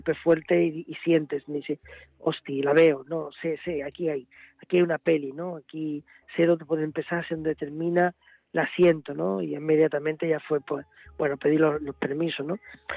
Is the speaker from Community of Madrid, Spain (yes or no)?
no; Lebrija, Andalusia, Spain; accent: Lebrija, Andalusian; con 17, 18 años, yo mi acento era muy lebrijano, muy